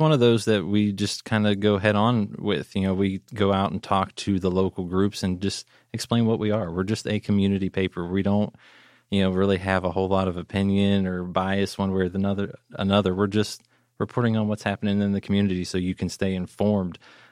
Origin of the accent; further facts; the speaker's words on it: Weirton, West Virginia, United States; I am from Weirton, West Virginia, which if you can find that on a map, is up near Pittsburgh, Pennsylvania. It's in the northern panhandle of West Virginia.